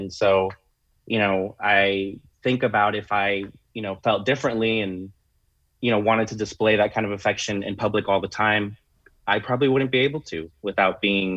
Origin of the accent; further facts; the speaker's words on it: California, United States; even though I was growing up in California, I was very much growing up in my parents' sphere of what was okay in the world.